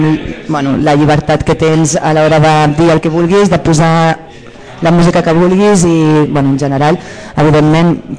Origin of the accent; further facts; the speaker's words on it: Barcelona, Catalonia, Spain; som del barri de Vallcarca, Vallcarquins Il·lustres